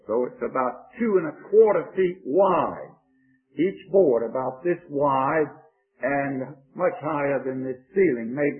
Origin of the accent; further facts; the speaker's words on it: Georgia, United States; accent: Georgia; If you have any trouble with my Georgia accent, maybe Brother Martin can interpret for me.